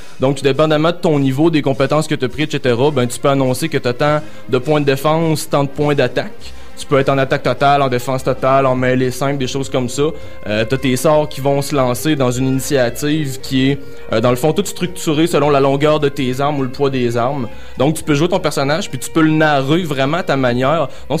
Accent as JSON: {"language": "French", "region": "Neuchâtel", "country": "Switzerland", "said": "Et moi, je viens de Neuchâtel."}